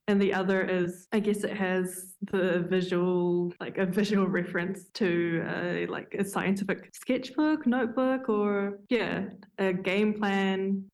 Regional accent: Waikato, New Zealand; It's a place that my people belong to. I'm from the Hauraki region

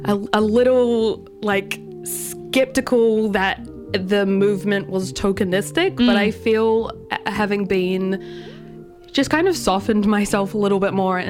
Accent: Christchurch, Canterbury, New Zealand; I'm from Christchurch, but I whakapapa back to Waikato.

